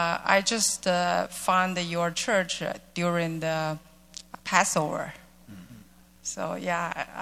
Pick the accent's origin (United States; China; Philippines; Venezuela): China; Hi, I'm Chinese. I came from China